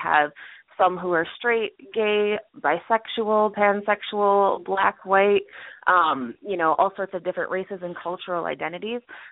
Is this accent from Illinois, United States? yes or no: yes; Chicago, Illinois, United States; so we thought maybe doing a Chicago branch, because I'm from Chicago, would be a fantastic idea.